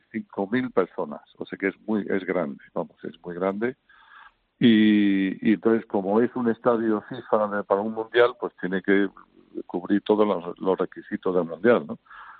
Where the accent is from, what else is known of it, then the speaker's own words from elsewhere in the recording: United Kingdom; Spanish is a second language; now in Spain; yo soy británico, pero llevo aquí toda la vida, así que no...